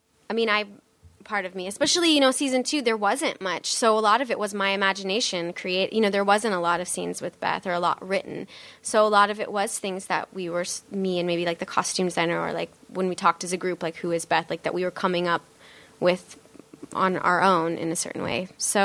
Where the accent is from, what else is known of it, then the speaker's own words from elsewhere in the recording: North Bend, Nebraska, United States; moved away as an adult; also born or lived in Wayne, Nebraska; now in New York, United States; I grew up in Nebraska.